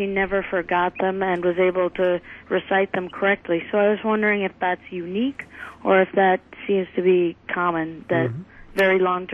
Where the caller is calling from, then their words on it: Decorah, Iowa, United States; from Decorah.